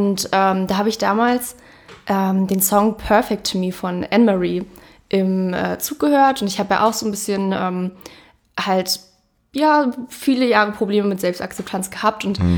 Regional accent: Berlin, Germany; weil wir sind aus Berlin.

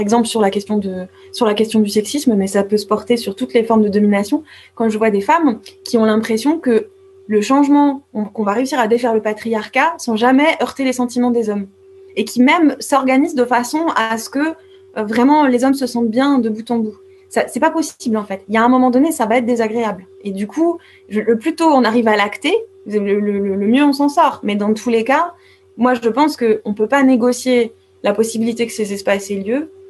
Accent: France; comme si en France, il y avait pas, en tant que Française, il n'y avait pas plein d'autres endroits qui concernaient directement le colonialisme de la France.

